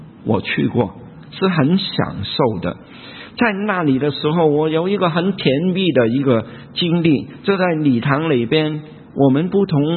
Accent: Guangdong, China; first language Cantonese; Chinese is a second language; 我是广东人啊，有福建人啊，有很多到北边的黑龙江的也有啊。我们来自不同的地方，有不同的地方的方言啊。我是粤语是我第一的语言啊

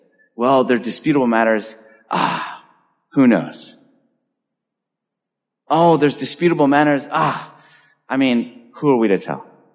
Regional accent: California, United States; I grew up in California.

